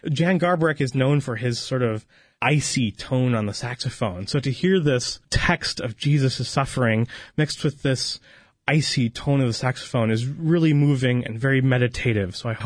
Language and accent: English; St. Louis, Missouri, United States; And growing up in Dr. John and Mary's Children's Choir, every Palm Sunday, the Diocesan Children's Choir, or in St. Louis, the St. Louis Archdiocesan Children's Choir, we would sing on Palm Sunday.